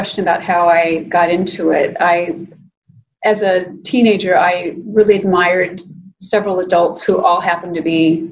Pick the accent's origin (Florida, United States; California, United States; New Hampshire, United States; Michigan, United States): California, United States; Fresno; In Central California in Fresno.